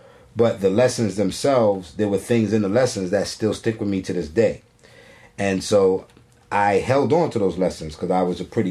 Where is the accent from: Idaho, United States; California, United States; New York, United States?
New York, United States; Brooklyn; And so obviously, I was the only child, and growing up in Brooklyn, it fascinated me.